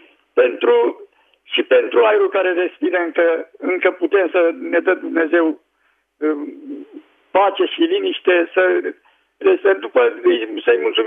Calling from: Slatina, Olt County, Romania; de la Slatina

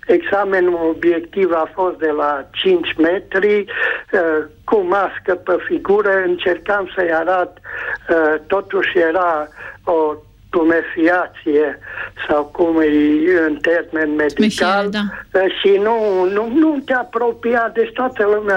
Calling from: Cluj-Napoca, Cluj County, Romania; sunt din Cluj, Napoca și am următoarea întrebare și problemă.

